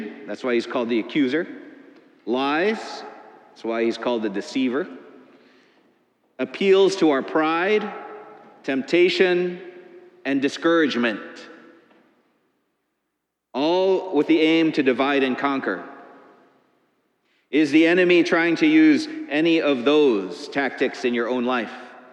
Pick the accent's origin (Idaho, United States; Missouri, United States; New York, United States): Missouri, United States; Just yesterday in my home state of Missouri, a prominent statue of St. Louis